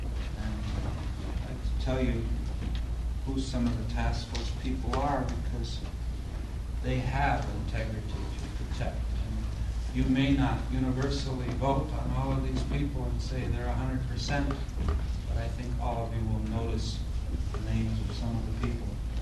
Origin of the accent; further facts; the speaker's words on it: India; And one of the things that I find as an Indian that's very disheartening is that we are only now, I think, as a matter of fact, the last few years, beginning to have any faith in ourselves or each other.